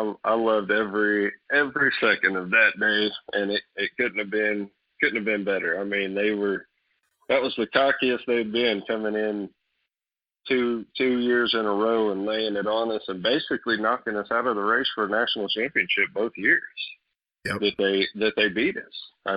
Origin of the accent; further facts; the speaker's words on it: Weatherford, Oklahoma, United States; Growing up, I mean, it was 50-50 in high school out there in Weatherford.